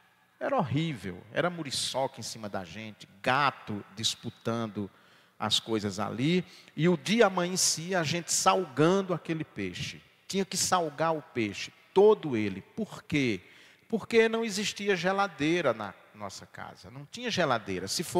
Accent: Ipueira, Ceará, Brazil; eu venho de uma família muito pobre, na minha infância, geladeira era artigo de luxo lá na minha cidade, em Ipueira.

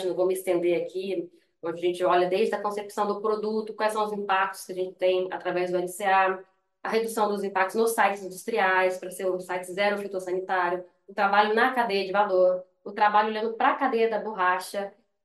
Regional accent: Goiânia, Goiás, Brazil; now in Rio de Janeiro, Brazil; sou de Goiânia, moro no Rio

